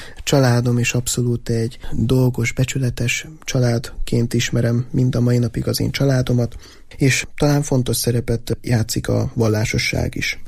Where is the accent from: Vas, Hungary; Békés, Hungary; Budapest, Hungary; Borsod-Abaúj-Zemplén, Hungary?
Borsod-Abaúj-Zemplén, Hungary; a mi környékünk, ahonnan én származom, ez ugye Észak-Borsod, és annak tényleg legészakibb határa, Magyarország legészakibb faluja és az a környéke